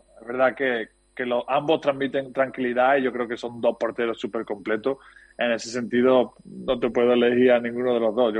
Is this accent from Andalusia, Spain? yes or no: yes; Andalusia, Spain; accent: Andalusian; Si te hablo en inglés, se me nota el acento andaluz.